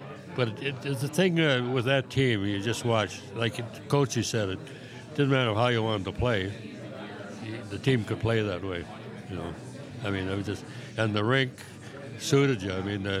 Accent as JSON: {"language": "English", "town": "Lethbridge", "region": "Alberta", "country": "Canada", "tie": "born or raised there", "said": "I grew up in Lethbridge"}